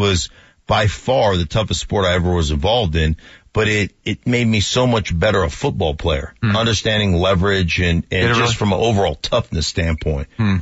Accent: Alaska, United States; I grew up in Alaska, so hockey was the, like, I didn't play.

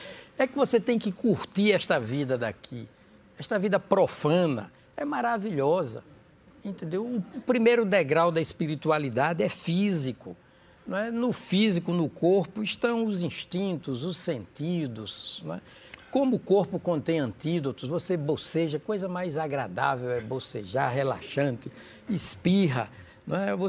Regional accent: Propriá, Sergipe, Brazil; born there; Mas nasci em Propriá. à beira do Rio São Francisco, né? O Rio São Francisco é que fica à beira da minha cidade.

